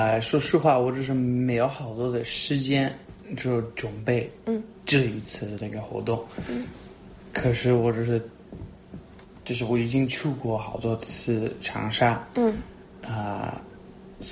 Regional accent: United States; 我可能就是在美国长大，我从来没有想过会有这么多的人会参加这种活动

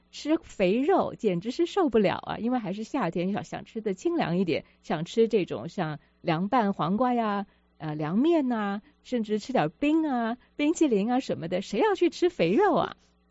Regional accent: Taiwan; now in Seattle, United States; 那么当然就是小时候在台湾，现在在西雅图。

